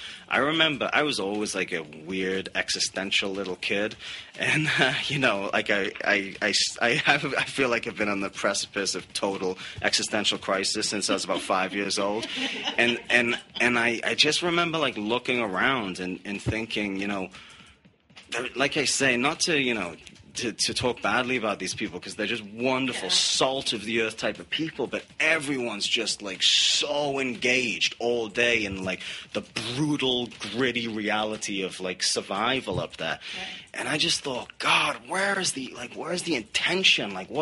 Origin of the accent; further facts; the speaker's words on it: Newcastle upon Tyne, North East England, United Kingdom; I grew up in in Newcastle upon Tyne in the northeast of England, in it was like a pillar of the Industrial Revolution.